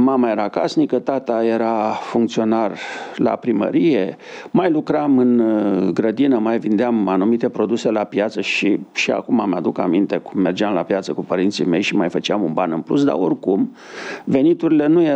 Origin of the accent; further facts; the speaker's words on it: Bacău, Bacău County, Romania; Eu provin din Bacău. M-am născut și am copilărit. Școala generală și liceul le-am făcut în Bacău.